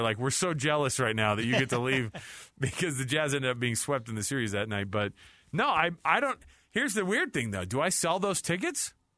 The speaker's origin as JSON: {"language": "English", "region": "Utah", "country": "United States", "said": "I think if we fly to New York, we get arrested because we're from Utah."}